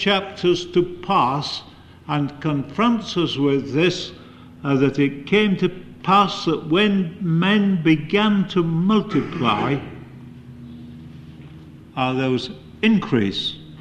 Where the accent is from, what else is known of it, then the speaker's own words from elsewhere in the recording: England, United Kingdom; And if that isn't A to Z, I'm not an Englishman.